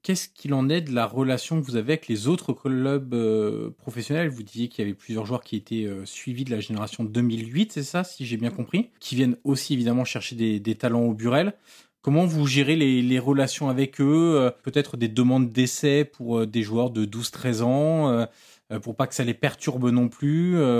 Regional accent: Marseille, Provence-Alpes-Côte d'Azur, France; En tant que Marseillais

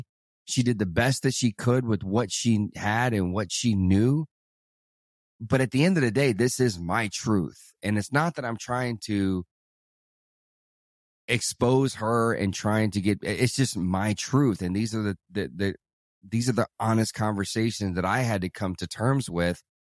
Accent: Arkansas, United States; I grew up in Arkansas, and there was a thing called capital punishment

